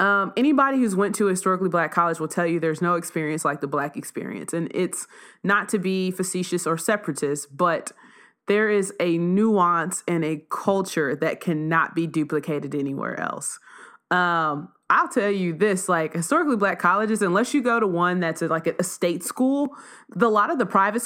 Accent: Texas, United States; I'm a Texan. I was born in Texas, but I was born to teenage parents.

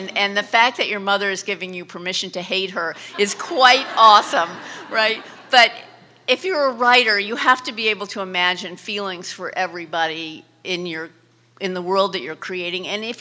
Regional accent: Beverly Hills, California, United States; I grew up in Beverly Hills. My parents were screenwriters

